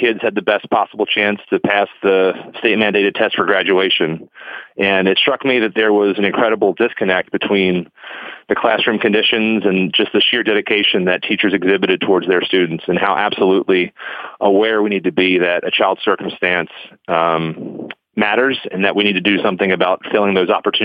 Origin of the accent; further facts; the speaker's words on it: Maryland, United States; Growing up in Baltimore County, I was the product of the county school system. I remember hearing the blast furnace growing up.